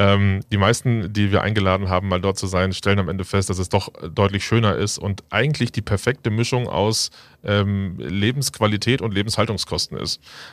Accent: Hanover, Lower Saxony, Germany; ich bin Hannoveraner

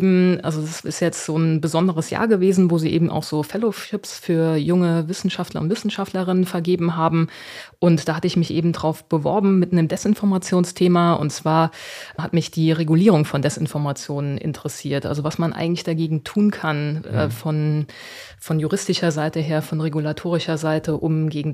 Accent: Trier, Rhineland-Palatinate, Germany; accent: Trier area; bei Hessisch hätte ich wahrscheinlich noch meinen Akzent aus der Trierer Gegend mit einbringen müssen

